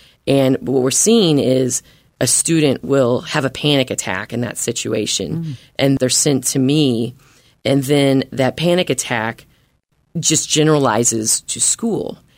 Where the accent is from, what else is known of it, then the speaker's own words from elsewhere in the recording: Indiana, United States; I'm from Indiana.